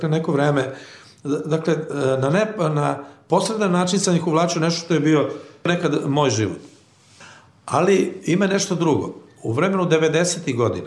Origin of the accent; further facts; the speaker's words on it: Montenegro; A ja sam Crnogorac, ili tačnije da se odmah odredim Srbin iz Crne Gore